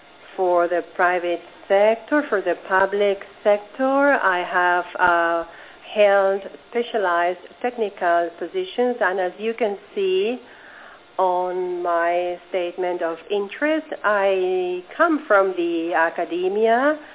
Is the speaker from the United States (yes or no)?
no; Peru; I'm from Peru. I'm a Peruvian lawyer